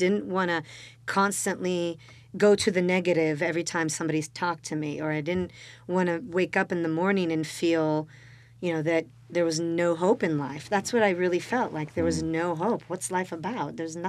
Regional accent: Florence, Tuscany, Italy; moved away as an adult; I was born and raised in Italy. I was born in Florence, and I lived there for the first 20 years of my life.

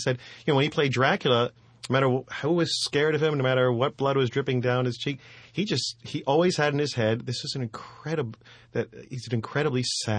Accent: New York, United States; I mean, I was raised in New York. I'm the youngest of three boys

